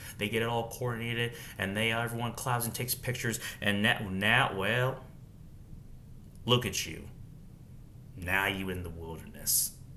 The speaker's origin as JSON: {"language": "English", "country": "United States", "tie": "born there", "said": "I don't know where you're born at, but as for me, I was born in America."}